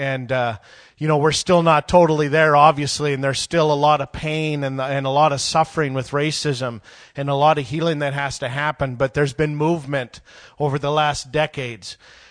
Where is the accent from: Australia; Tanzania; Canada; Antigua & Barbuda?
Canada; now in United States; I'm a Canadian, and I never knew the depth